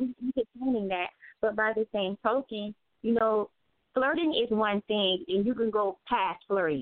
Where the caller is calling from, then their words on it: Plant City, Florida, United States; I'm calling from Plant City.